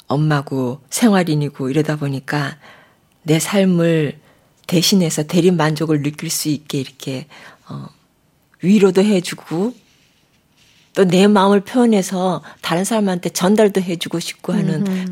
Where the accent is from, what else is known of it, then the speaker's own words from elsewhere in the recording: Seongju, North Gyeongsang, South Korea; accent: Gyeongsang dialect; 저는 요즘 사드로 유명해진 성주.